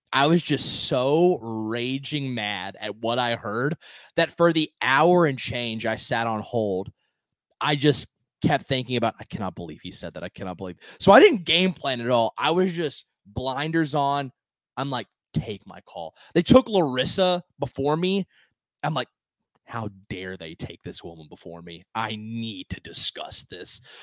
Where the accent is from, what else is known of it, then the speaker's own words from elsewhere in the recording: Nashville, Tennessee, United States; from Nashville.